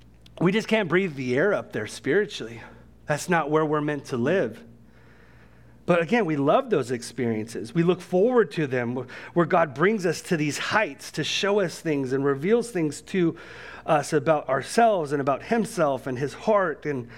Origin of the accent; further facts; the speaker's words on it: Santa Maria, California, United States; I grew up on the Central Coast in California in a place called the Santa Maria Valley.